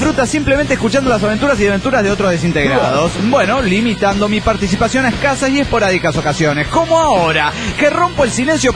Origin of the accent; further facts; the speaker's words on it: Guatemala; de Guatemala.